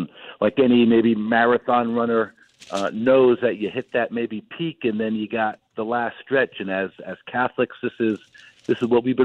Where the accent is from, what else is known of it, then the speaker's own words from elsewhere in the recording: New Jersey, United States; even though I'm from the Garden State of New Jersey, that I'm not really into the gardening.